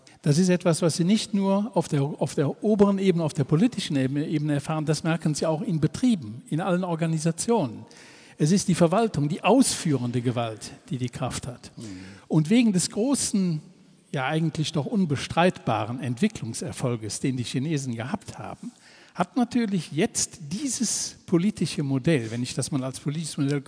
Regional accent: North Rhine-Westphalia, Germany; Ich komme aus dem Rheinland. In Köln nennt man so etwas Klüngel.

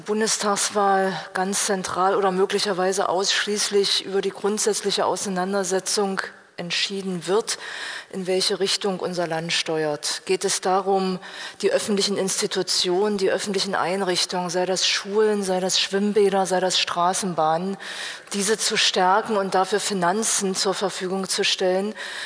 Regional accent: Dessau, Saxony-Anhalt, Germany; wenn ich in meiner Heimat in Dessau unterwegs bin

